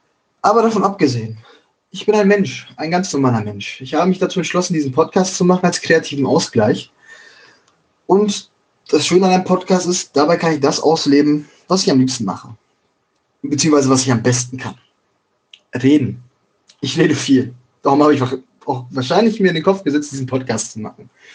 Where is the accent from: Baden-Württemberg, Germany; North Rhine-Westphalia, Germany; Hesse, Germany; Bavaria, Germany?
North Rhine-Westphalia, Germany; Schwerte; also born or lived in Dortmund / Bochum; Ich bin halt geboren und aufgewachsen in Schwerte, Dortmund und Bochum. Den Großteil meiner Kindheit habe ich in diesen drei Städten verbracht